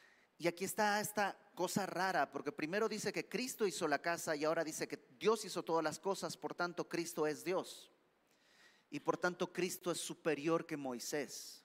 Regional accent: Santa Cruz de la Sierra, Santa Cruz, Bolivia; en el pueblo donde yo crecí, en Santa Cruz

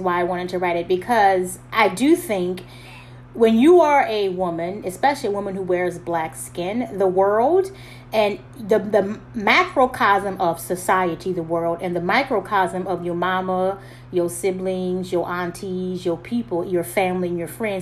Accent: Southern US, United States; I grew up in the Bible Belt South as a little black girl with two lower middle class parents who was raised as a strict Seventh-day Adventist

